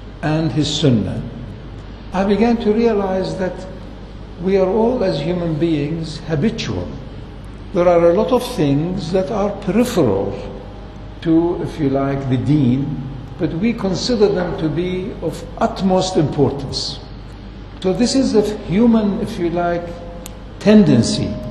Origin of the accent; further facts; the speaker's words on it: Iraq; I remember as a child growing up in Iraq, again the same way that we thought the usual rituals, the usual habits